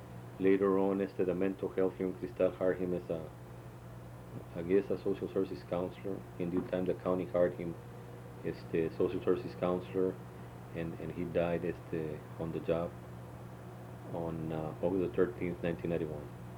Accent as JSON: {"language": "English", "town": "Crystal City", "region": "Texas", "country": "United States", "tie": "born or raised there", "said": "I was born and raised here in Crystal City, yes."}